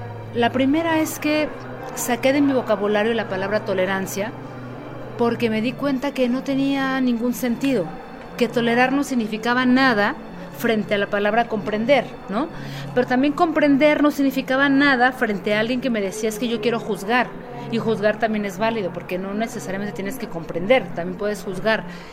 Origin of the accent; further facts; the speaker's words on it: Mexico; Nuestra cultura como mexicanos en el tema de la sexualidad, del cuerpo, de la convivencia, del ser